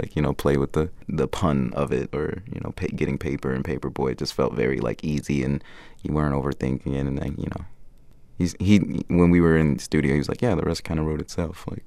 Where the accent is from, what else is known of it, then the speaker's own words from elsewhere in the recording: Stone Mountain, Georgia, United States; I grew up in a suburb called Stone Mountain.